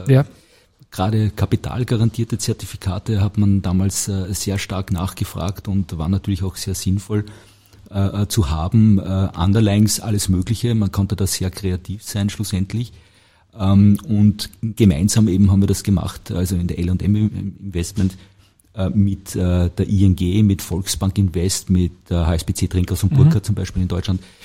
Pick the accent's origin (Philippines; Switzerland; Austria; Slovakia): Austria; Gmunden, Upper Austria